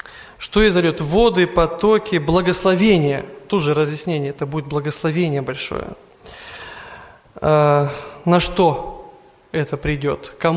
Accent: Siberia, Russia; now in Kodinsk, Russia; Я с Сибири приехал

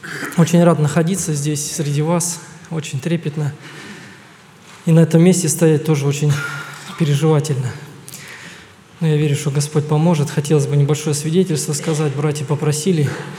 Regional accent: Voronezh, Voronezh Oblast, Russia; Сам я родом с Воронежа. В 2001 году первый раз уехал на Таймыр в ноябре месяце.

